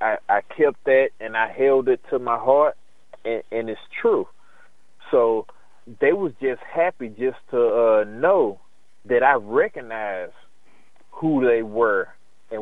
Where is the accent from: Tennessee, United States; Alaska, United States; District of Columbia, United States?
Tennessee, United States; Chattanooga; And then I told them, you know, I told them who I was. … from Chattanooga.